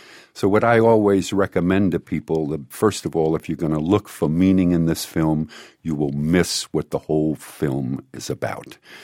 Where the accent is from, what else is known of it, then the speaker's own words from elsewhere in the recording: New Orleans, Louisiana, United States; I mean, I'm from New Orleans. Give me a break. That's what it's about there.